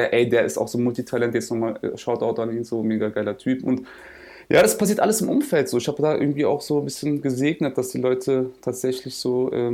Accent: Berlin, Germany; Keine Ahnung, das Ding ist, ich bin ja Berliner.

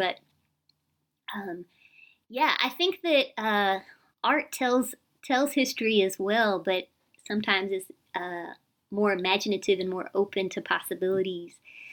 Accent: Tulsa, Oklahoma, United States; growing up in Tulsa with a lot of different, you know, classmates and friends from different tribal nations

